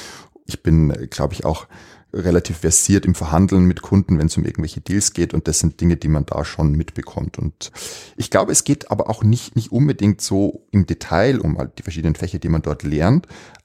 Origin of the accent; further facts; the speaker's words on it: Regensburg, Bavaria, Germany; ich habe begonnen im zarten Alter von 15 Jahren in einer Pfandleihe im beschaulichen Regensburg, meiner Heimatstadt.